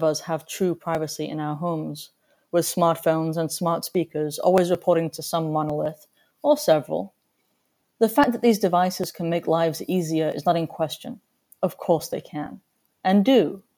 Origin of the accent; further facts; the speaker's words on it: England, United Kingdom; Since I was raised in England, I heard the oft-repeated colloquialism